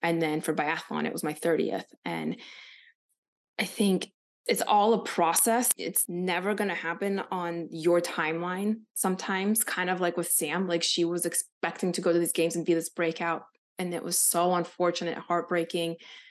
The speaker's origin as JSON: {"language": "English", "country": "Ukraine", "tie": "born or raised there", "said": "Based on where I grew up in Ukraine, I learned how to make a box of spinach and food last a long time."}